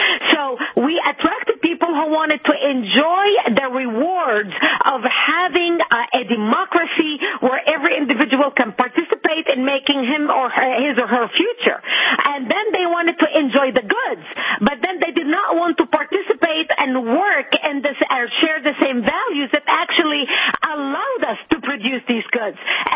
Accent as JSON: {"language": "English", "country": "Lebanon", "lives_now": "United States", "said": "No, I came from Lebanon."}